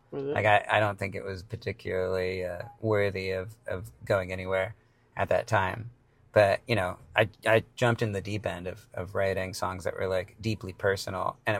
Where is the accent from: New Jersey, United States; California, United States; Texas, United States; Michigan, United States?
California, United States; San Francisco; Well, growing up in San Francisco, I've learned to get used to change.